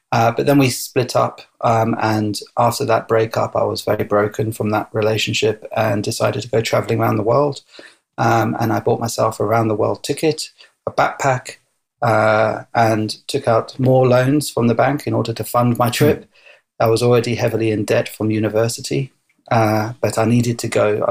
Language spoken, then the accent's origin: English; London, United Kingdom; I am a Jewish believer in Jesus. My mother is Israeli. Even though we grew up in London, England, my father's not Israeli, he's British. So we grew up in London and I went to a Jewish primary school and then to an all-boys private school after that in North London.